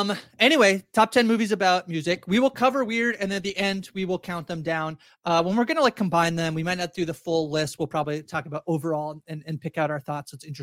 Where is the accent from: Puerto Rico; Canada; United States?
Canada; I'm Canadian, so don't blame me.